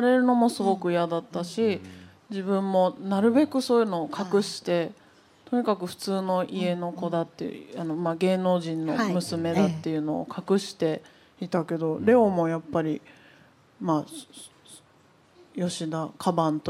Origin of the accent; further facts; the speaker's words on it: Nishi-Azabu, Tokyo, Japan; 日本の近所の幼稚園に入れようとしたら、私は西麻布で育ったんですけど